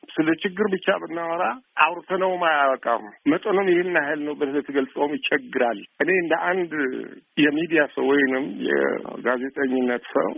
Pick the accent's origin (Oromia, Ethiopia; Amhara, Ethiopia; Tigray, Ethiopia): Tigray, Ethiopia; እኔ እዚሁ ከተማ ውስጥ ነው ያለሁት። እዚህ ተወለድኩ፣ እዚህ ያደኩ፣ እዚህ ያረጀሁት። አሁን እዚህ ነው ያለሁት።